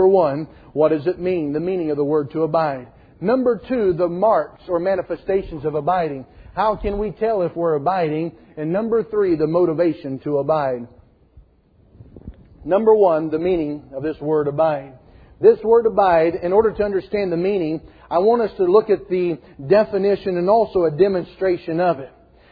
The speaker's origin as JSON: {"language": "English", "region": "the South", "country": "United States", "tie": "born or raised there", "said": "You know, growing up in the South, I would hear a lot of preaching about things of the future, such as the rapture and heaven."}